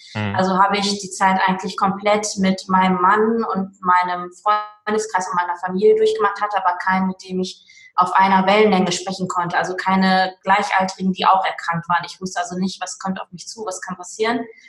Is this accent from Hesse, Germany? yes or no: no; Duisburg, North Rhine-Westphalia, Germany; born there; now in Willich, Germany; bin 38 Jahre jung und komme aus dem schönen Willich am Niederrhein, gebürtig aber aus dem Ruhrport Duisburg. Hört man vielleicht manchmal auch noch ein bisschen.